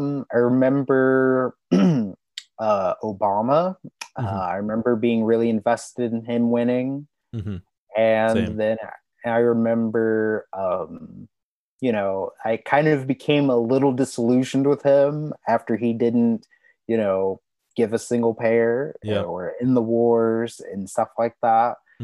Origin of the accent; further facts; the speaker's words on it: Shawnee, Oklahoma, United States; I was born in Shawnee, raised in Shawnee, always been here.